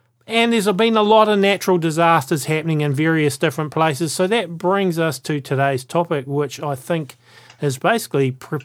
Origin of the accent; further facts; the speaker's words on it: New Zealand; and I'm coming from New Zealand.